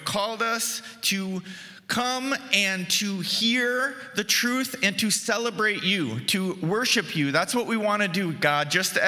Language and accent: English; Wisconsin, United States; So, of course, I'm from the United States, by the way, if you don't know, from Wisconsin.